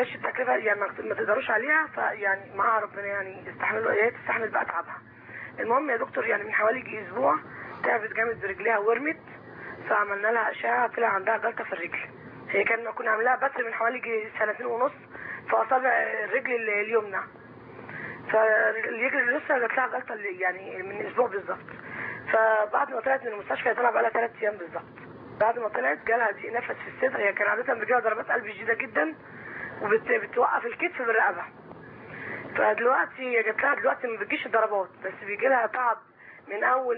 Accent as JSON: {"language": "Arabic", "town": "Cairo", "region": "Cairo Governorate", "country": "Egypt", "said": "احنا من القاهره"}